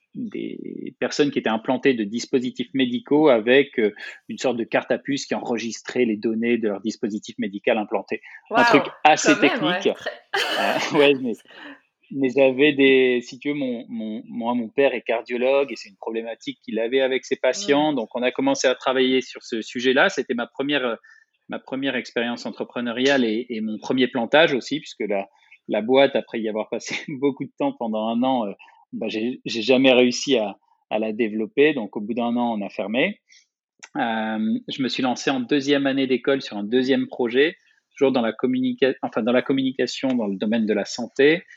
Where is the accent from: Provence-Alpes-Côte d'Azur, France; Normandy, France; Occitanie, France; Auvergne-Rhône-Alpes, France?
Provence-Alpes-Côte d'Azur, France; Marseille; now in Paris, France; je viens de faire la bascule entre le plus de temps passé à Paris que mon enfance passée à Marseille.